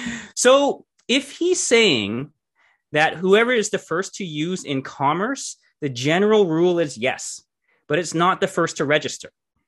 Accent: Canada; I am a Canadian trademark lawyer.

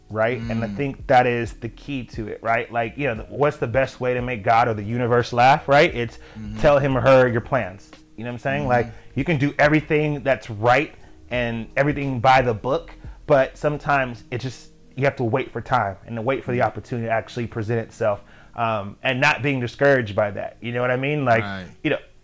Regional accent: Sacramento, California, United States; And I was just like, oh, damn. You know, and again, I'm from Sacramento. Didn't really have family really out in LA.

